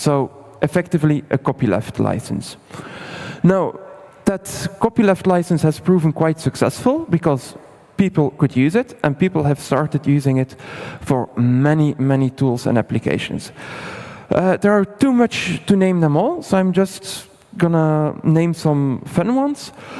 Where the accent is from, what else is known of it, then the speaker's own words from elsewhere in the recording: Bruges, Flanders, Belgium; I'm from Bruges. Is there someone who knows Bruges in Belgium?